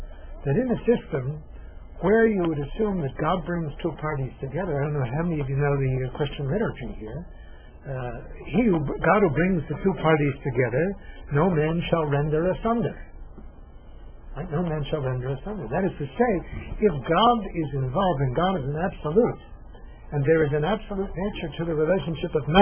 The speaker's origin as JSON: {"language": "English", "region": "New York", "country": "United States", "tie": "born or raised there", "said": "When I grew up in New York State, there was only one grounds for adultery."}